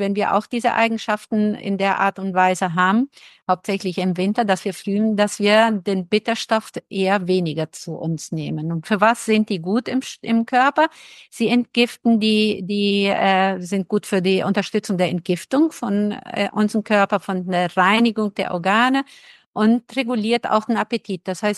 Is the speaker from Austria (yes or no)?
no; Brazil; ich komme zwar aus Brasilien und bin mit Bananen aufgewachsen